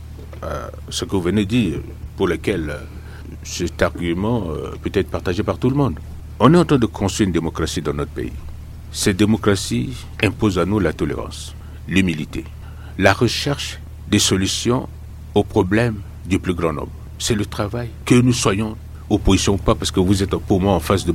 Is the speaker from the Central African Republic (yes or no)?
yes; Central African Republic; nous sommes des Centrafricains